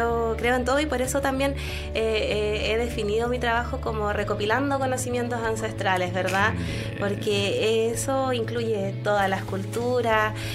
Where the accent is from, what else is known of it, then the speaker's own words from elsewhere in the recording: Chile; Yo soy chilena, nací aquí en Chile, las raíces es los pueblos originarios de Chile, mapuche